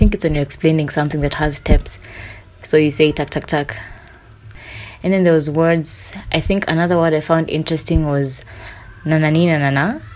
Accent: Kenya; accent: Kenyan; English is a second language; Would I say my Kenyan accent was understood? I hope so. I think so. It was never a problem.

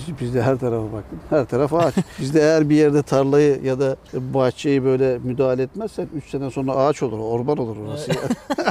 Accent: Giresun, Turkey; Çünkü burada doğduk, burada yaşadık. Ben Aksu bölgesinde çocukluğum geçti.

